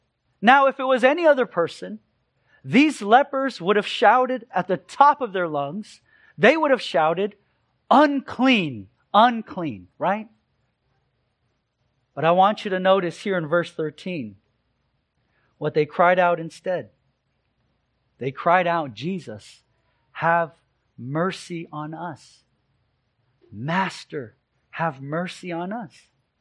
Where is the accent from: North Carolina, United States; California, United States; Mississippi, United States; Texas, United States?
California, United States; Sunnyvale; It's because I grew up in the South Bay. And whenever I'm asked specifically where, I'll say Sunnyvale, Cupertino.